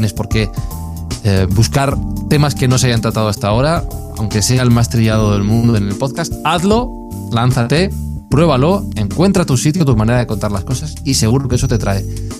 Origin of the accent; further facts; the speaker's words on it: Madrid, Community of Madrid, Spain; yo vivo en Madrid, yo soy español y toda mi vida he vivido aquí.